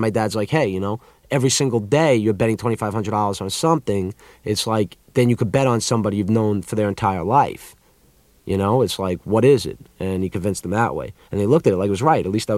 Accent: Baldwin, New York, United States; also born or lived in Woodmere; Well, that's interesting because I grew up in Baldwin first, which is 20 minutes away from the Five Towns or something. And Baldwin is a much different town. I mean, it's much more of a working class town, you know. And then I moved to Woodmere

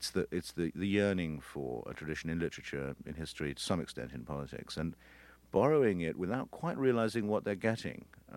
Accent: England, United Kingdom; moved away as an adult; now in United States; I actually remember when I very first came to the United States, I was getting on a bus at JFK

